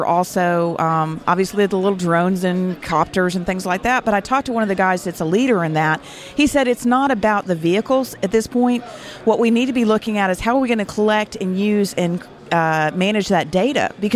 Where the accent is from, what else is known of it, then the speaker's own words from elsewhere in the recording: Gulf Breeze, Florida, United States; now in Tampa, United States; I am out of Tampa. I'm actually from Gulf Breeze.